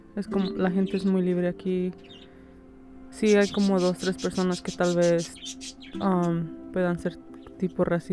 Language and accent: Spanish; León, Guanajuato, Mexico; also born or lived in Santa Cruz, United States; now in United States; Yo vengo de México, León, Guanajuato.